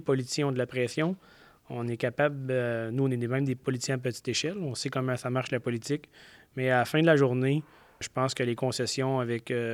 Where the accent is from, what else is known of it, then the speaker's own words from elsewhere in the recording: Saint-Hyacinthe, Quebec, Canada; moi je viens de Saint-Hyacinthe, je parle de cet exemple-là.